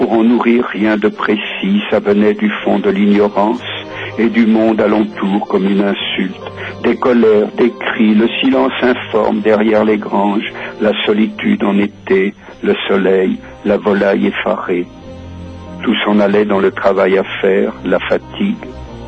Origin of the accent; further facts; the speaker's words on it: Pays de la Loire, France; accent: Poitevin patois; je retrouvais mon patois vendéen, mon patois poitevin plus exactement